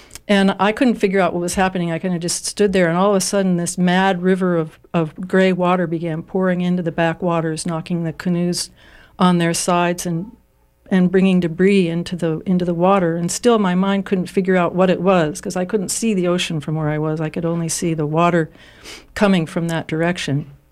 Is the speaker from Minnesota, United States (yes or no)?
no; California, United States; I'm from California, and so I know what earthquakes feel like